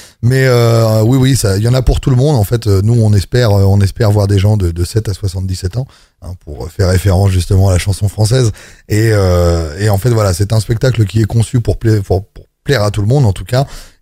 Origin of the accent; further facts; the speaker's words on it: Normandy, France; je suis normand, j'habite à une heure d'ici, j'habite près de Rouen, je suis papa de 4 enfants